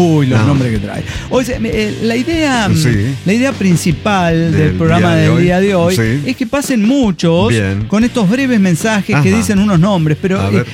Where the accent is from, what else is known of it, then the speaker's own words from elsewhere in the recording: Risaralda, Colombia; Soy de Risaralda, Colombia.